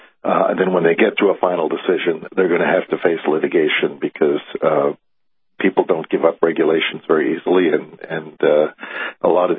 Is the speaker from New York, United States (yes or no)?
yes; Brooklyn, New York, United States; I'm also a Dodgers fan, but because I grew up in Brooklyn, New York.